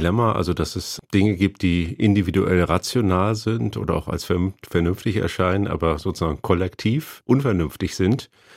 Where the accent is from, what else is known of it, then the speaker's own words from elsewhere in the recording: East Germany, Germany; Naja, ich komme ja aus der DDR